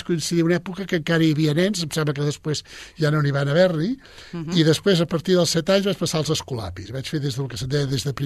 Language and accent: Catalan; Sabadell, Catalonia, Spain; Jo vaig néixer a Sabadell.